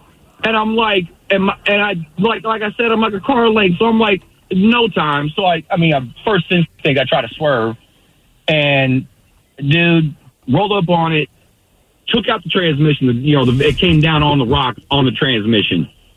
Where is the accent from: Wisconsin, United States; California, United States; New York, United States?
California, United States; because I'm from the Bay Area, and all my experiences are with Bay Area rappers.